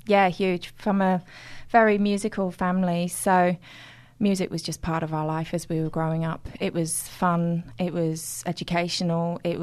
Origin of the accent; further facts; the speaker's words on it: England, United Kingdom; now in Adelaide, Australia; Being English born, being raised in England, with a very eclectic musical background, I then moved over to Australia back in 2000, fell in love with the countryside and the sense of abundant freedom here. And then moving on, now I'm in Adelaide, called Adelaide Home.